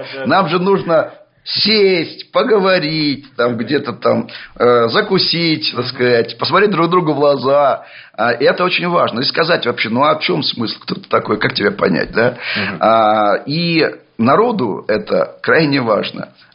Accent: Belarus; Мы, белорусы, очень четко увидели, к чему приводит попытка запустить процессы управляемого хаоса.

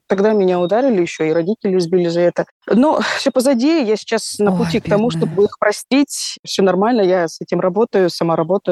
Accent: Dagestan, Russia; Я родом из Дагестана.

